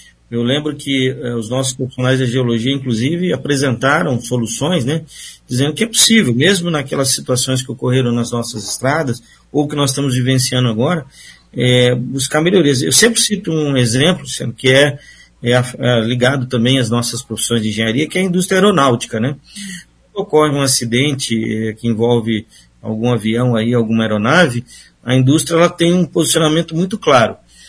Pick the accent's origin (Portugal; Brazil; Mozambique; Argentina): Brazil; Cascavel, Paraná; eu sou da região de Cascavel, né, moro em Cascavel